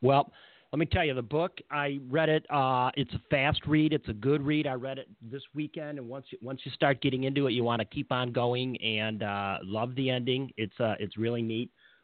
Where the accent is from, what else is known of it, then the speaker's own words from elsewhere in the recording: Michigan, United States; The I grew up in Michigan. Michigan, and I had